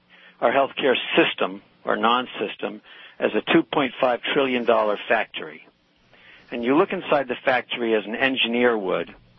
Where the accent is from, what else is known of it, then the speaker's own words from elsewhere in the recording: Corvallis, Oregon, United States; I'm actually from Corvallis, and in case I forget to say, go Beavers.